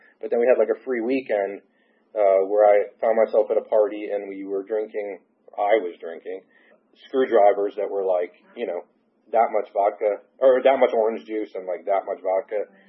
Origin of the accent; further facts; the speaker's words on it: New Jersey, United States; So I grew up in New Jersey. I am the youngest of four loving parents, still married today.